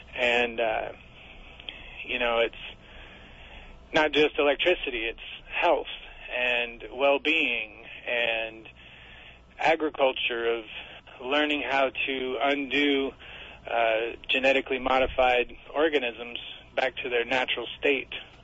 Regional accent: Oregon, United States; born there; now in Texas, United States; I was born in Oregon. I moved to Texas about 20 years ago, and I joined the military.

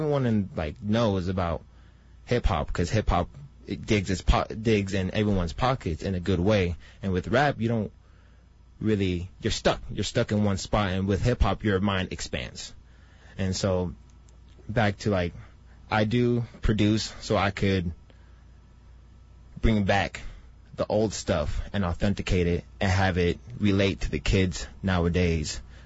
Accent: Los Angeles, California, United States; I grew up in L.A.

